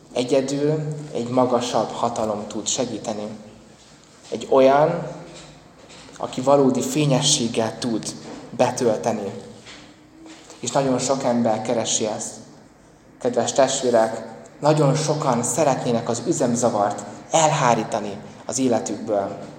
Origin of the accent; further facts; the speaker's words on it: Nyíregyháza, Szabolcs-Szatmár-Bereg, Hungary; Október 31-én Nyíregyházán, a szülővárosomban